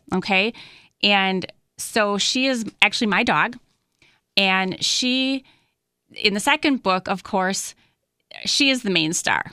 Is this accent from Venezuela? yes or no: no; Wausau, Wisconsin, United States; Well, I'm originally from Wausau, like we said.